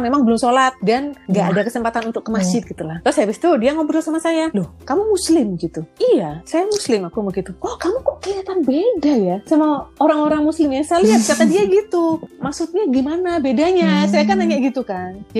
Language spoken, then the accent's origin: Indonesian; Indonesia; I'm Indonesian, I'm not Chinese.